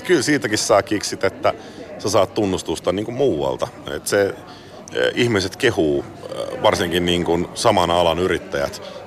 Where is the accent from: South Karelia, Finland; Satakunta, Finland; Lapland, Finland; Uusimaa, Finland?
Uusimaa, Finland; Espoo; Itse mä oon Landelta, kun mä oon Espoosta.